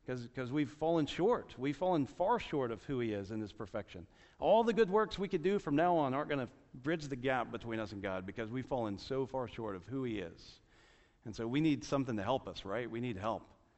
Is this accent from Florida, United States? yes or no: yes; Jacksonville, Florida, United States; There was a lady in our church, Maureen Albers, that I grew up with in Jacksonville.